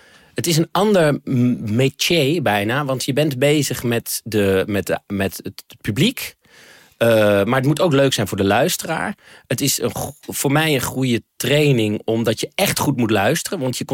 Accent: Netherlands; En dan zijn wij Nederlanders zijn we iets te nuchter daarvoor.

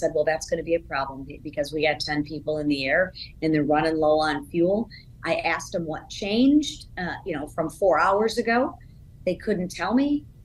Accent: Michigan, United States; They're back in the District of Michigan. 8 of the 10 were from my home state.

